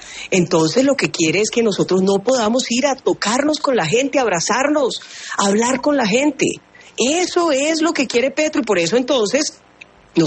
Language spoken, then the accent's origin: Spanish; Colombia; Aquí somos millones los colombianos que de verdad queremos sacar este país adelante.